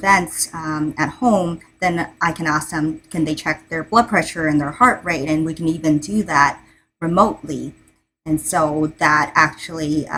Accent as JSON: {"language": "English", "town": "New York City", "region": "New York", "country": "United States", "said": "and I'm actually a New Yorker. I did all my training in New York."}